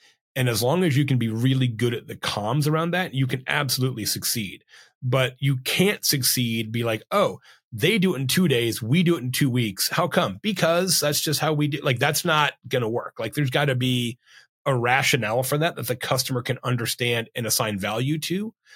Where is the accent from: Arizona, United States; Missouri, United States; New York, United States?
Arizona, United States; I've always been interested in agave spirits growing up in Arizona, going to school in Tucson by the border